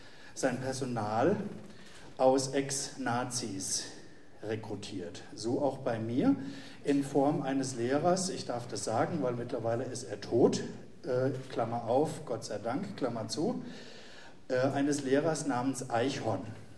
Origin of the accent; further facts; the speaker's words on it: Bavaria, Germany; Ich komme aus Mainfranken, das hatte ich gerade erwähnt